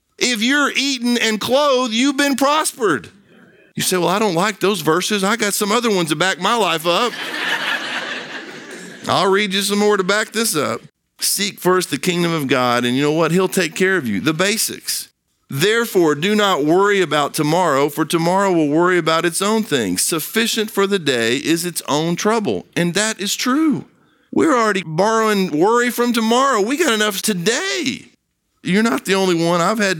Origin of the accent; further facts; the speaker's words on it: Brazil; now in United States; I grew up in Brazil.